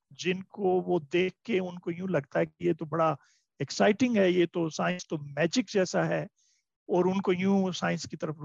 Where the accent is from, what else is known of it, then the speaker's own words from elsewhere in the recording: India; मैं कृषि परिवार से हूँ, गांव से, तो मेरा जन्म एक गांव में हुआ।